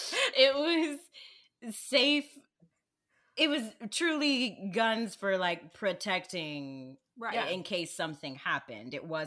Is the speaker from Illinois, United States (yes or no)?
no; Texas, United States; it's so interesting, like, my own journey with guns, because I grew up in Texas. I'm used to guns.